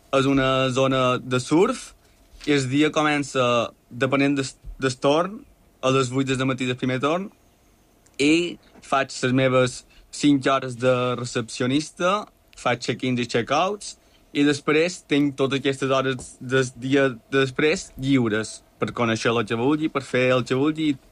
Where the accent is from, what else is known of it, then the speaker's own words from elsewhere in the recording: Balearic Islands, Spain; com a bon mallorquí que no li agrada el fred, era la calor